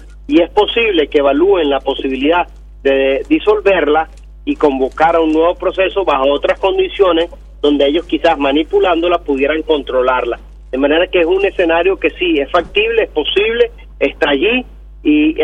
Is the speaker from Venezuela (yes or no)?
yes; Venezuela; lo importante es que nosotros como venezolanos exijamos el cumplimiento de una elección presidencial